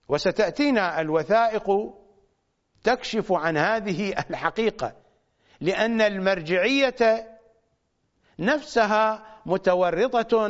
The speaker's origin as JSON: {"language": "Arabic", "country": "Iraq", "moved": "yes", "said": "ونحن أبناء العراق المعارضون للنظام البعثي، أنا واحد منهم، لا أستطيع أن أذهب إلى بلدي."}